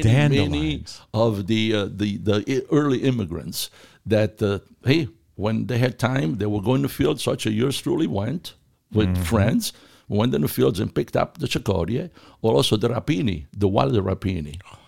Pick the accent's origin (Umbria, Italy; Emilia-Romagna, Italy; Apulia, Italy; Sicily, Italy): Apulia, Italy; Biccari; moved away; Vogliamo dire che siamo pugliesi di origine, certamente. Io certamente emigrato da Biccari, provincia di Foggia